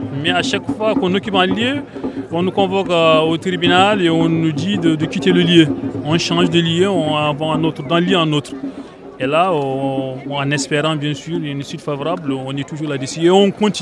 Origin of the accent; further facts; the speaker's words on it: Mauritania; now in France; On est victime d'une question raciale chez nous. Nous sommes des Mauritaniens, on n'est pas reconnus comme des Mauritaniens.